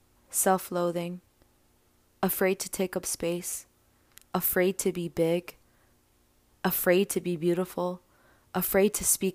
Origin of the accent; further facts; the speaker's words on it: New York City, New York, United States; born there; I was born in Jamaica, Queens, New York, a proud New Yorker and second-generation Puerto Rican Cuban.